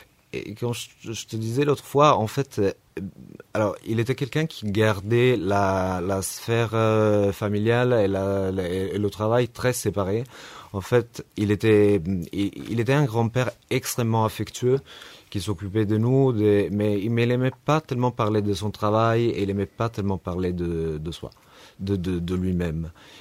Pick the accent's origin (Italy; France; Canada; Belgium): Italy; Rome, Lazio; French is a second language; moi j'ai une voix assez basse et je viens de Rome, du coup j'ai un accent complètement différent.